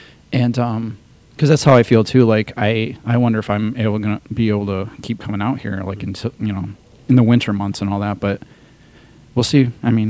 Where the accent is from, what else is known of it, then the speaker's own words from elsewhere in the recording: Rockford, Illinois, United States; because, I mean, I'm still thinking about my hometown. Mm-hmm. Like, I could never even imagine being able to have a job at a bowling alley in Rockford